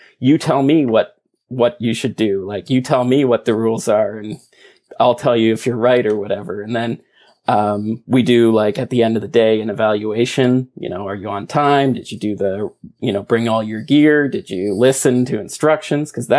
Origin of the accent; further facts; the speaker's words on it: East Coast, Canada; I grew up on the East Coast in very rural area. And I mean, it's not far from Montreal, but it feels like a million miles away from Formula One.